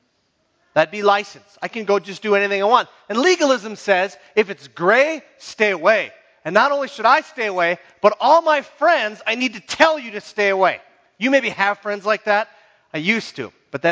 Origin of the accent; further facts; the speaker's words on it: Minnesota, United States; All right, now I'm from the Iron Range.